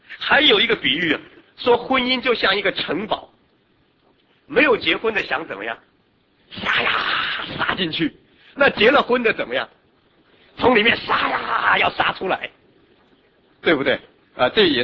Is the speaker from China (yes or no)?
yes; China